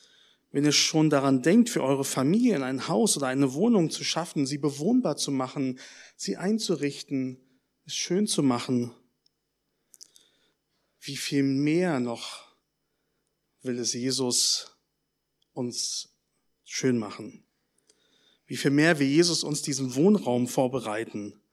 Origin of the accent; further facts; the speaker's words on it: Berlin, Germany; Ich komme aus Berlin, schon mal erwähnt. Und dort haben wir einige solche Häuser.